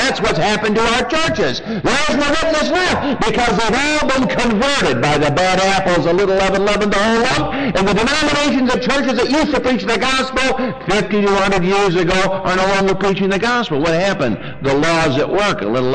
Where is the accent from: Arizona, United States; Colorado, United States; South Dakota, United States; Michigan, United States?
Michigan, United States; I came from Michigan where they have a lot of apples